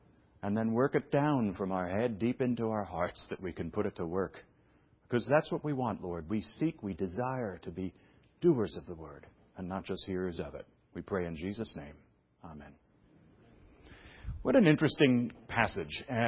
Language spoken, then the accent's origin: English; Brooklyn, New York, United States; moved away as an adult; My hometown is Brooklyn, right? And there's something about having a hometown. I haven't lived in Brooklyn for years. I actually moved out of Brooklyn at 25 years old.